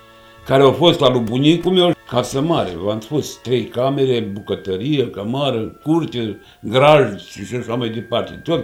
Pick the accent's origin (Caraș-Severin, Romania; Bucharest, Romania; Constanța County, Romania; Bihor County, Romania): Caraș-Severin, Romania; Jupalnic; Și eu am copilărit în Jupalnic.